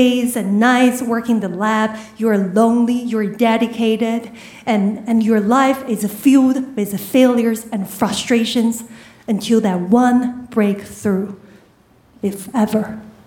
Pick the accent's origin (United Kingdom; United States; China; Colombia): China; also born or lived in Tianjin; I grew up in China, went to college at a coastal city called Tianjin.